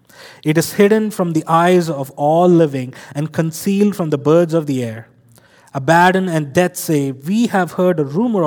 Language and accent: English; India; I'm from India. I'm a math guy.